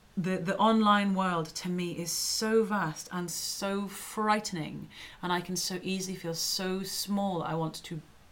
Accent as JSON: {"language": "English", "town": "Edinburgh", "region": "Scotland", "country": "United Kingdom", "tie": "born or raised there", "said": "I grew up in Edinburgh, which is another metropolis, but it does not have the same size or scale of scene as London."}